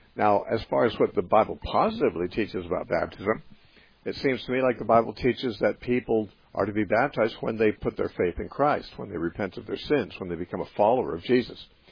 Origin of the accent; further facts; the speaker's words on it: United States; And although I'm an American, I'm glad to be an American. I'm certainly thankful to be in this country.